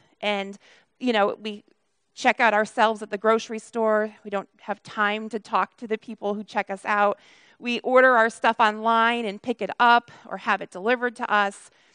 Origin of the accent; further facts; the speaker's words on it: Connecticut, United States; And as I said earlier, I'm from Connecticut, a very unchristian culture.